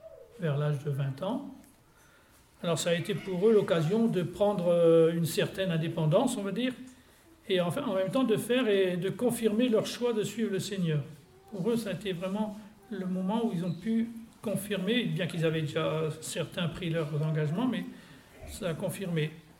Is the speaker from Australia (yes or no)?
no; France; Nous sommes français et nous avons vécu selon les règles de la société française, c'est tout.